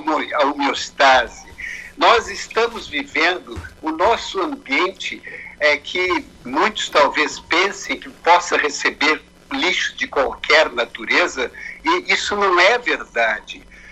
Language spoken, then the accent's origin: Portuguese; Rio Grande do Sul, Brazil; Eu, que sou do Rio Grande do Sul, dependo das coisas que vêm lá das florestas da Amazônia